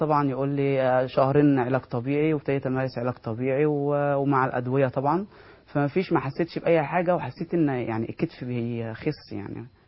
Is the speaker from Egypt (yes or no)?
yes; Egypt